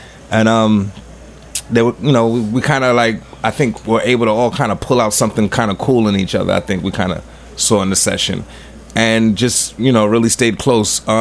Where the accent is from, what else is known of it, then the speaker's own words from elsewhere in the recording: New York City, New York, United States; I'm from New York City, love rooftop parties.